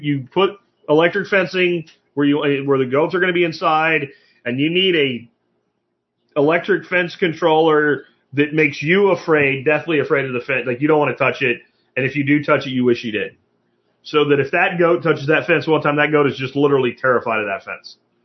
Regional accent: Pennsylvania, United States; I grew up in Pennsylvania. We ate yellow perch all the time.

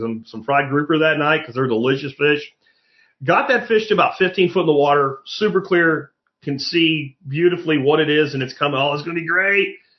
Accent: Jacksonville, Florida, United States; I grew up in Jacksonville, Florida, and we would go down there.

